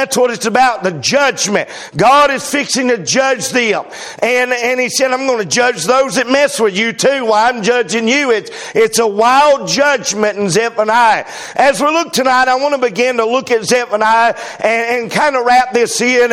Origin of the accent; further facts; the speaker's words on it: United States; I am an American tonight, and I am very proud of that.